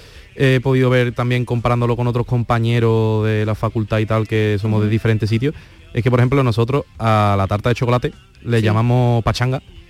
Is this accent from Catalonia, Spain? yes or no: no; Andalusia, Spain; en mi pueblo es muy pequeño, entonces tampoco tenemos mucha diferencia, porque además estamos muy cerca también de Sevilla, de la capital. Estamos a una media hora.